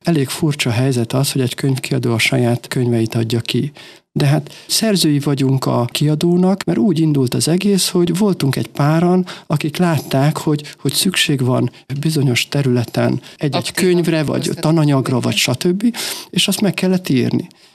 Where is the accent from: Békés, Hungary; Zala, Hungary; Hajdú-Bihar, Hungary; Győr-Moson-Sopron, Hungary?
Békés, Hungary; Csorvás; born there; amikor Csorváson, a szülőfalumban tanítottam éppen